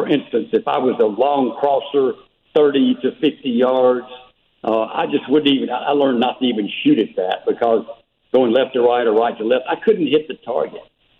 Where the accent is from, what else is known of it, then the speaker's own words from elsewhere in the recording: Madison, Mississippi, United States; also born or lived in Jackson; my hometown of Madison, Mississippi, just right north of Jackson, where I was born.